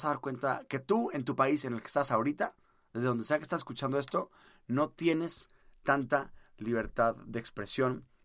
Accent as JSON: {"language": "Spanish", "country": "Mexico", "said": "Acá en México, yo en mi país te puedo platicar desde que sí podemos hablar"}